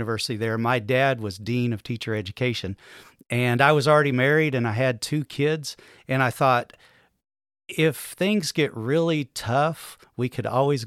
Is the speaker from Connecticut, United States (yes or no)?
no; Muskogee, Oklahoma, United States; I grew up in Muskogee, Oklahoma.